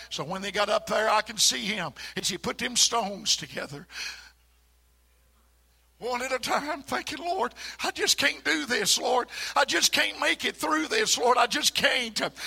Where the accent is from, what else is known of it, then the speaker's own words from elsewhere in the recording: United States; I was born in Allen County, raised there, and went to school